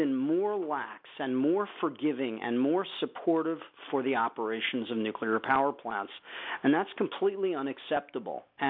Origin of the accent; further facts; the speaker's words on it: New York City, New York, United States; I grew up on the Hudson, in New York City